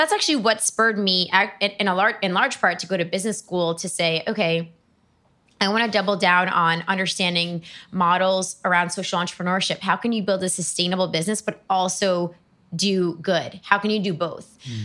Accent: New York City, New York, United States; I'm from New York City, for example, born and raised in the Bronx

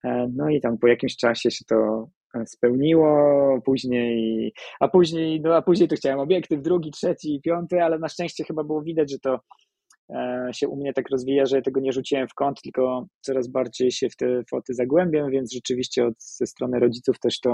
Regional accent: Łódź, Łódź Voivodeship, Poland; ja jestem z Łodzi i to wszystko, te początki się działy gdzieś tam w Łodzi

